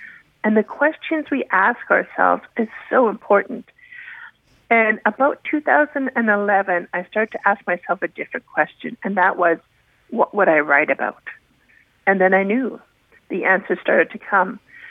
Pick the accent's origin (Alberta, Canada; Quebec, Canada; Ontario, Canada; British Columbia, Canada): British Columbia, Canada; Kamloops; as a psychiatric nurse in acute psych in my hometown of Kamloops